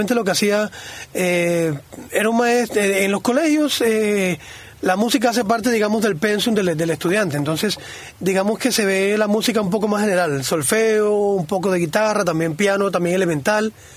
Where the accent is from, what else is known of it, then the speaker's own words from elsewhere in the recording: Holguín, Cuba; Soy de Holguín.